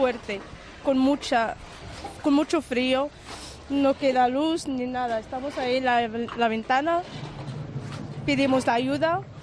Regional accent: Larache, Tanger-Tetouan-Al Hoceima, Morocco; De Larache.

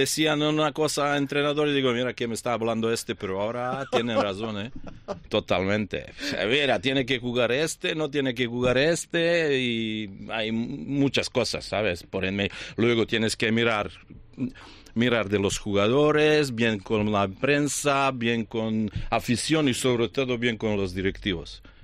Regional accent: Montenegro; En mi país, en Montenegro

